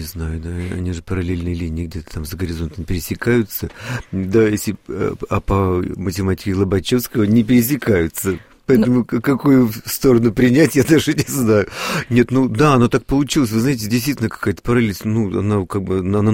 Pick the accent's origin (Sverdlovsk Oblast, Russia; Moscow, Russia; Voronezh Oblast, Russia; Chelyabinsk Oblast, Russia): Chelyabinsk Oblast, Russia; Chelyabinsk; в моем родном городе Челябинске